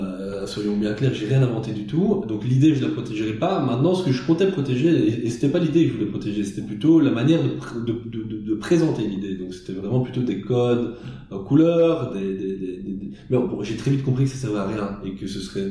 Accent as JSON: {"language": "French", "country": "Belgium", "moved": "as an adult", "lives_now": "Lisbon, Portugal", "said": "parce que j'étais pas chef d'entreprise en Belgique. Donc je sais pas trop quelle est la réalité dans mon pays d'origine."}